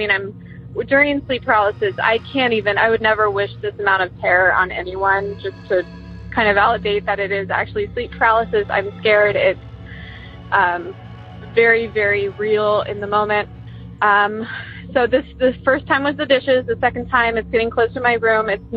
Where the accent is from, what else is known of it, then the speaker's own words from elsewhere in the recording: Columbus, Ohio, United States; Also, I'm from Columbus, Ohio.